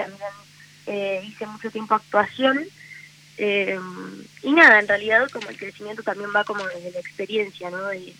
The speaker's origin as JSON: {"language": "Spanish", "town": "Bahía Blanca", "region": "Buenos Aires Province", "country": "Argentina", "said": "él es de Bahía, somos todos de Bahía, y de Punta Alta en realidad, mis papás."}